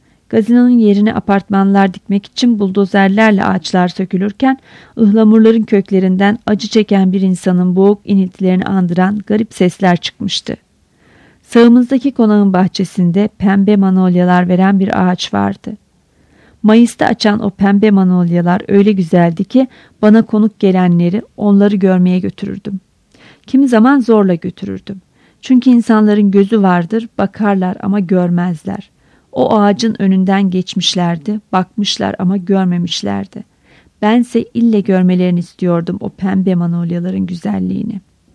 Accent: Istanbul, Turkey; Ben de doğma büyüme İstanbulluyum ama kentimin büyük bir kısmının yabancısı oldum.

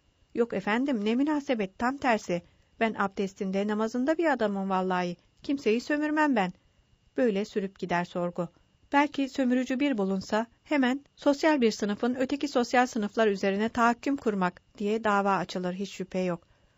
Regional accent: Ankara, Turkey; Ben Ankaralıyım.

